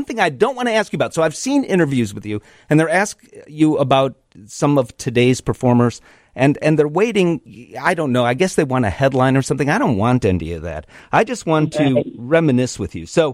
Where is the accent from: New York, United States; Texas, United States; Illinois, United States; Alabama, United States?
Illinois, United States; Chicago; And being a Chicagoan, I should know this.